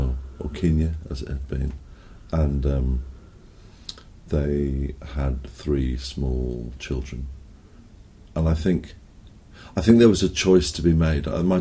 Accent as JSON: {"language": "English", "region": "England", "country": "United Kingdom", "tie": "born there", "said": "I was born in England, and all my sisters were born in Africa."}